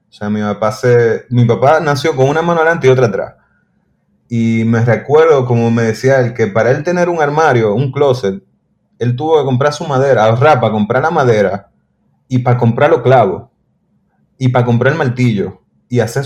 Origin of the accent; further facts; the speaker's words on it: Dominican Republic; en eso yo no soy dominicano, loco, para nada.